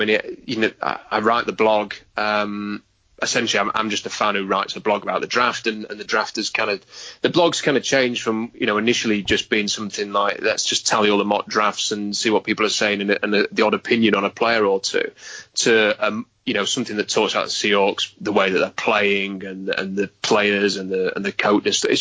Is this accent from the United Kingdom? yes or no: yes; England, United Kingdom; accent: English; to have him make fun of my English accent in a very light-hearted way.